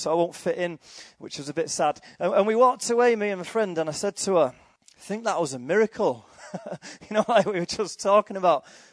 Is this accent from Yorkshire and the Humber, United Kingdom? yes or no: no; Salford, North West England, United Kingdom; And I'm from Salford. I grew up in Salford.